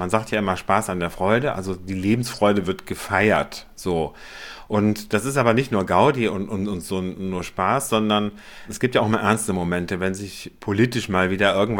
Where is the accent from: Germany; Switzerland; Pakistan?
Germany; Cologne, North Rhine-Westphalia; born there; ich bin gebürtiger Kölner